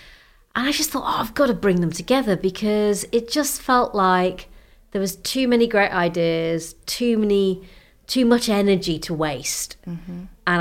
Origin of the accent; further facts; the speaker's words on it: Sheffield, Yorkshire and the Humber, United Kingdom; now in London, United Kingdom; I grew up in and around Sheffield. I live in London.